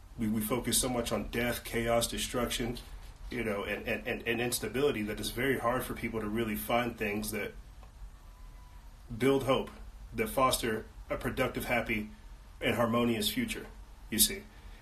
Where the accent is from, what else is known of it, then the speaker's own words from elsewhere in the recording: South Carolina, United States; I'm not from Florida, from South Carolina.